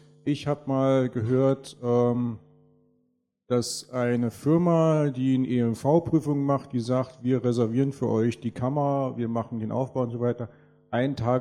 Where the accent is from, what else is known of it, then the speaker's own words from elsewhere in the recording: Brandenburg an der Havel, Brandenburg, Germany; Ich komme aus Brandenburg an der Havel und ich hatte auch schon mal mit dem Zoll zu tun